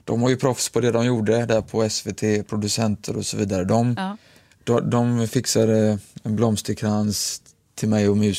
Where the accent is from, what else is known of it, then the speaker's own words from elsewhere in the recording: Gothenburg, Västra Götaland County, Sweden; jag är uppvuxen i Annedal. Och alltid liksom sprungit och lekt där uppe och hängt uppe på det som Skansen Kronan.